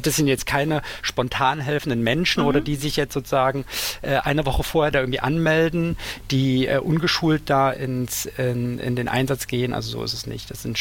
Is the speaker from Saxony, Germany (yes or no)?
yes; Dresden, Saxony, Germany; born there; Ich komme gebürtig aus Dresden, war nie Fan von Dynamo Dresden, aber trotzdem schwarz-gelb.